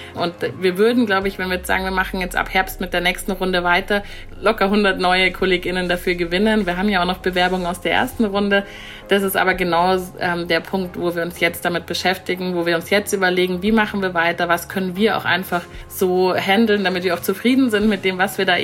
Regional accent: Munich, Bavaria, Germany; born there; auch wenn ich gebürtige Münchnerin bin. Wie man hört, mein Hochdeutsch ist recht gut, würde ich sagen. Mein Bayerisch dafür nicht ganz so.

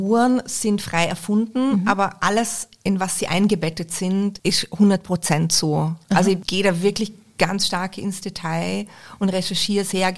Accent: Vorarlberg, Austria; ich komme aus Vorarlberg und da ist ja doch auch ein sehr konservatives Denken sehr präsent.

